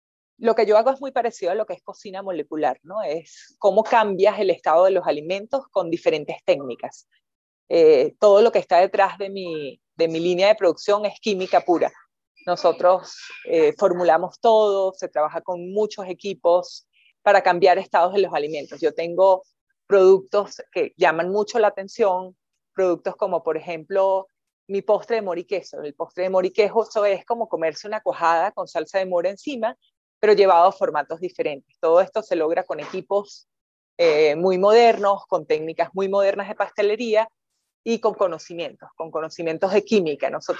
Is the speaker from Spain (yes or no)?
no; Venezuela; moved away as an adult; now in Colombia; pues soy venezolana. Llegué a Colombia hace un poco más de 5 años y comencé a trabajar en Colombia.